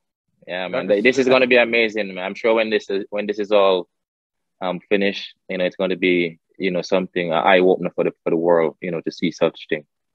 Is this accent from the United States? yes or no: no; Jamaica; So I'm really looking forward to hosting you, especially in my hometown, Jamaica.